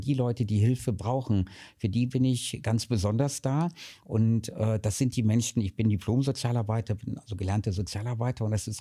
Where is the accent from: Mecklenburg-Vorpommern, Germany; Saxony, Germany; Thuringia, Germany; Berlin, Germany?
Mecklenburg-Vorpommern, Germany; Bad Doberan; ich habe ja in Bad Doberan 20 Jahre das Johanniterhaus geleitet, war in der Stadtvertretung und das ist wirklich meine Heimat, diese Stadt. Ich kenne jede Ecke, jeden Winkel